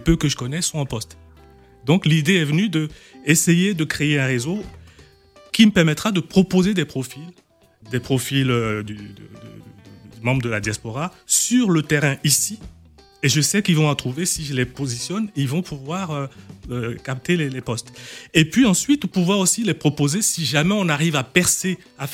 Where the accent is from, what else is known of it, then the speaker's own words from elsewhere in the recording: Togo; je suis togolais. Effectivement, je vais souvent à Lomé, hein, avec la famille.